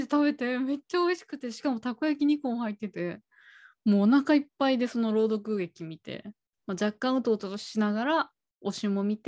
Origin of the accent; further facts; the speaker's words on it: Kunitachi, Tokyo, Japan; 私の地元の東京の国立だとたこせん300円だったんだけど